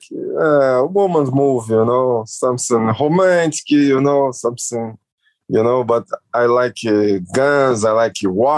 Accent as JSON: {"language": "English", "region": "Rio de Janeiro", "country": "Brazil", "tie": "born or raised there", "second_language": "English", "said": "Weather is like Rio de Janeiro, you know, it's always hot, beach, you know, I like, I feel my hometown."}